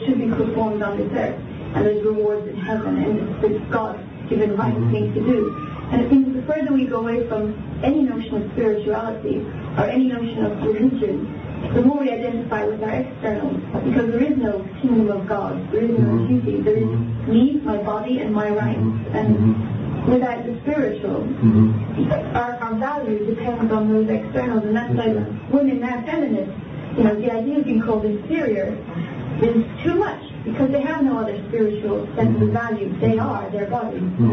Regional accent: Ireland; Why is it that I don't like Irish jokes? Because I identify so much with being Irish

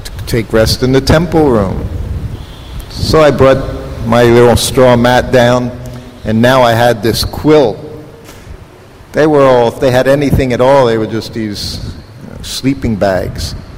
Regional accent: Philadelphia, Pennsylvania, United States; I was from Philadelphia. They were from Brooklyn, New York.

